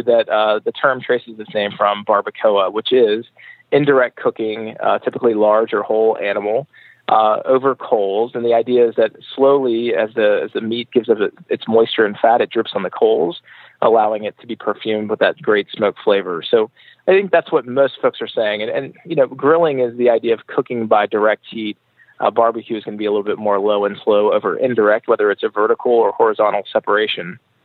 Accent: the South, United States; Yeah, I'm born and raised in the South.

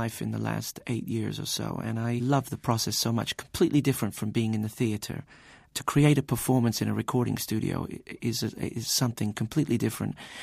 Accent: United States; I grew up in America in the 70s

